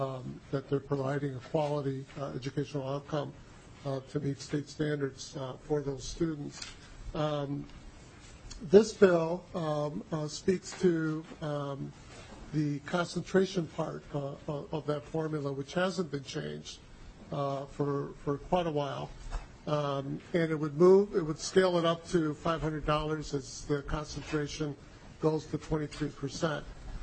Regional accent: Michigan, United States; English is a second language; also born or lived in Indiana; I was born in Grand Rapids, Michigan. My parents are from the island of Puerto Rico. They came in the 1950s. And I was born in Grand Rapids, was raised in parts of Michigan, Indiana.

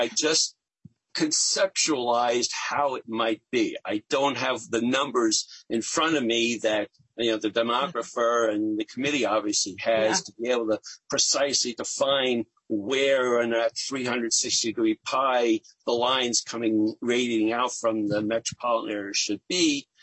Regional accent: New York City, New York, United States; I've been civically active since my mid-teens, back when I was growing up in New York City.

